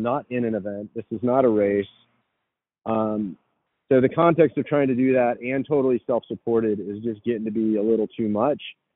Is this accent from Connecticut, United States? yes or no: yes; Groton, Connecticut, United States; not to be confused with the Groton that I grew up in Connecticut, or was born in, even.